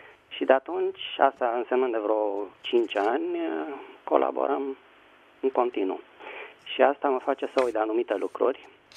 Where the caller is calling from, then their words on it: Bucharest, Romania; din București.